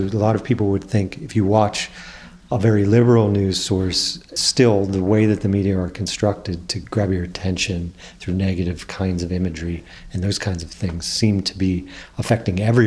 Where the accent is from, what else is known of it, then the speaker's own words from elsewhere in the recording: United States; I was sort of embarrassed to order something at the store because I knew that they would think that I'm American.